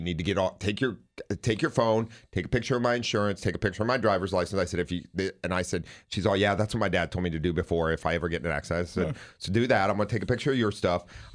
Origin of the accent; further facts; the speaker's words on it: Ohio, United States; I grew up in Ohio.